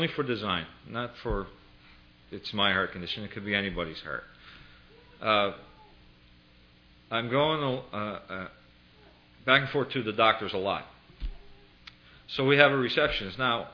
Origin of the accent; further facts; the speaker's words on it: Canada; I'm a Canadian.